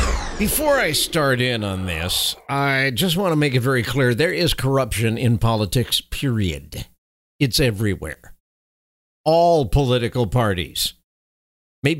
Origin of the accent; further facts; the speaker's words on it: Houston, Texas, United States; also born or lived in Fort Bend County, Texas; The good old boys network, Harris County, Houston, place that I actually call my hometown. I lived in Houston probably longer than at any other time in my life. And then Fort Bend County was second.